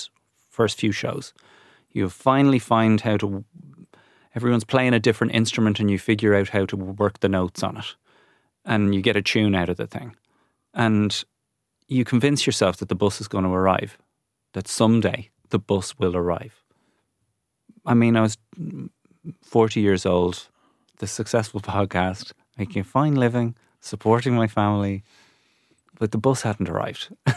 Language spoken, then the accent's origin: English; Ireland; Being Irish abroad is difficult.